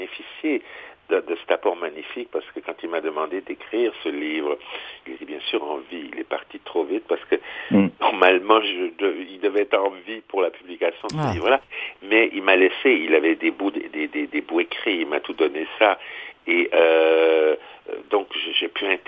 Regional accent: Grand Est, France; born there; Vous savez, je suis alsacien de naissance.

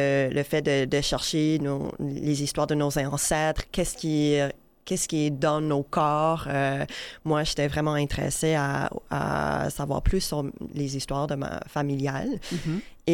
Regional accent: Canada; born there; en tant que minorité visible, mes parents qui viennent d'Afrique, mes ancêtres qui viennent de l'Inde, moi, je suis née au Canada.

